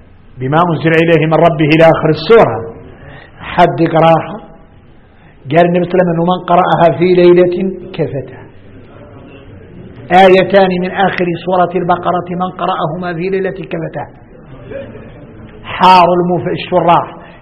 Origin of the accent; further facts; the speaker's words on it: Mauritania; يا تعرفون احنا موريتاني